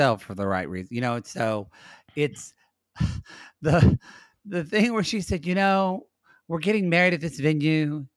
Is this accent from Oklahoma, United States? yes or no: yes; Lone Grove, Oklahoma, United States; All right. I'm from Lone Grove, Oklahoma.